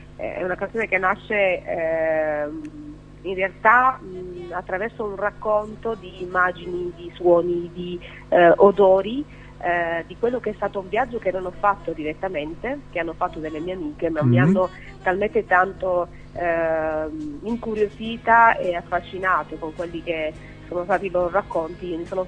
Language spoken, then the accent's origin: Italian; Apulia, Italy; mi piace immaginarmi così semplice come sono le mie origini. Vengo dalla Puglia.